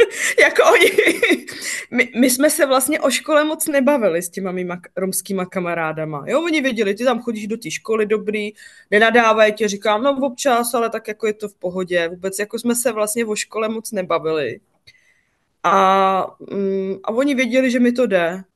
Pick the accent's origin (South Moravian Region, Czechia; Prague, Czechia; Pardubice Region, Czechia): Pardubice Region, Czechia; Pardubice; Já jsem vlastně žila opravdu v lokalitě, v místě, kde to nebylo úplně jako přesně, jako jak by to vypadalo jako vyloučená lokalita